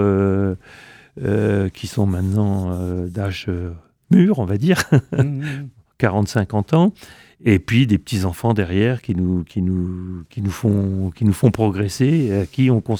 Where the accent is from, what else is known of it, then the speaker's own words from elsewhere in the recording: Longwy, Grand Est, France; Non, j'ai grandi à Longwy.